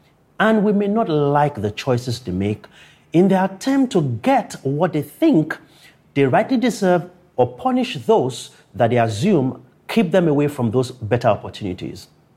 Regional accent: Nigeria; And it's a race that my home country, Nigeria, and home continent, Africa, are losing.

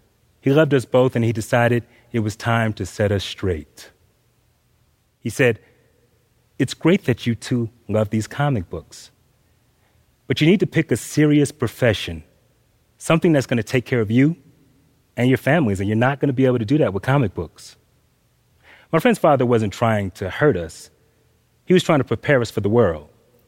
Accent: Atlanta, Georgia, United States; I grew up in Atlanta, Georgia, and I didn't know very many white people, but I was raised in a Southern black church

